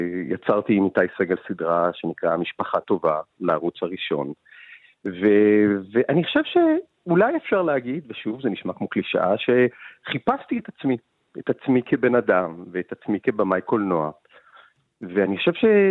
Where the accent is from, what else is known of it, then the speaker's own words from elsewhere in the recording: Jerusalem, Jerusalem District, Israel; אני באמת גדלתי בתוך האולמות של סינמטק ירושלים. כנער ירושלמי, אני כאילו ביליתי הרבה מאוד שעות בתוך האולמות האלה.